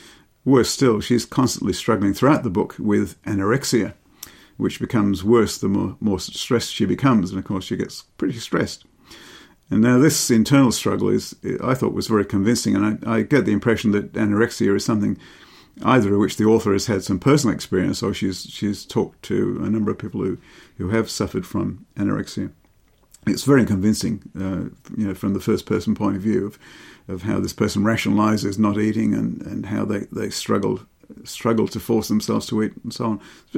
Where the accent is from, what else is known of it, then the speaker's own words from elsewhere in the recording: Bradford, Yorkshire and the Humber, United Kingdom; a large part of it is set in Bradford, Yorkshire, which is my hometown, Perry.